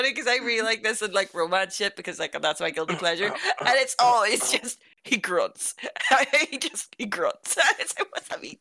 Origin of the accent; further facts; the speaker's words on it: Ireland; as an Irish person.